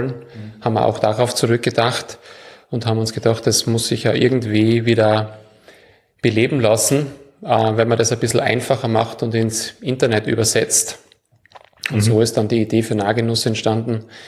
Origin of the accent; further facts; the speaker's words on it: Styria, Austria; now in Graz, Austria; Ich wohne jetzt schon seit 20 oder über 20 Jahren in Graz, aber davor haben wir auch in der Weststeiermark gewohnt.